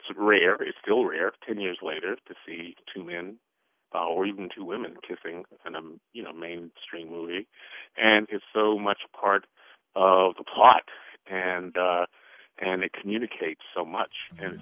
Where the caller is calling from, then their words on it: Hillsboro, United States; I'm calling from Hillsboro.